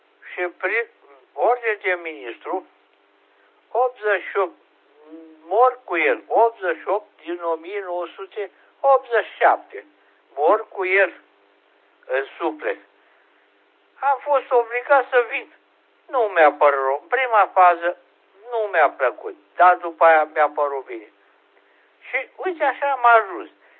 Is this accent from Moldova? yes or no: no; Moldavia, Romania; now in Oltenia, Romania; Deci eu acum sunt moldovean altoiți în Oltenia. Deci, cum spunem noi, oltean altoi.